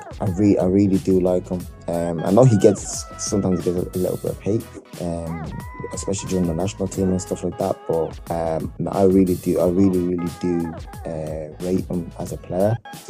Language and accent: English; South Africa; being a South African